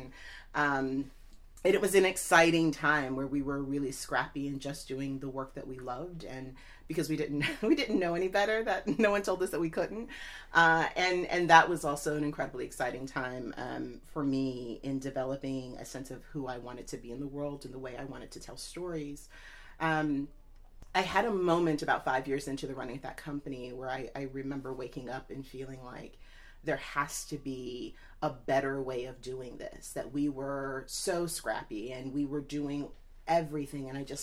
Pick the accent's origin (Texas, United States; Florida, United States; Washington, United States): Texas, United States; Houston; also born or lived in Atlanta, Georgia; So I grew up in Texas. I was born in Atlanta, Georgia, but I was raised in Houston, Texas.